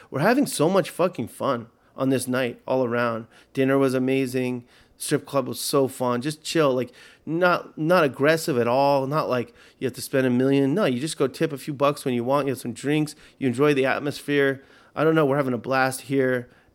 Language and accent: English; California, United States; So I tell the stick man, I said, look, I'm from Southern California. I like to chill.